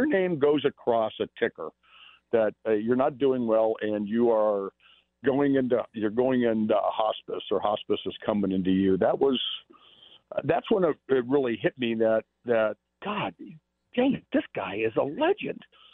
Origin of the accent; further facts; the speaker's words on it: California, United States; I didn't grow up here, to be honest with you. I grew up in Southern California. I got here in 1973